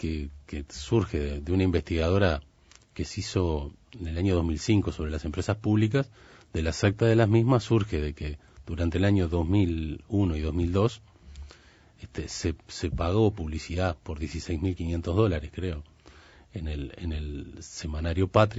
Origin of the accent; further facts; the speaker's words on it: Uruguay; somos uruguayos como cualquier otro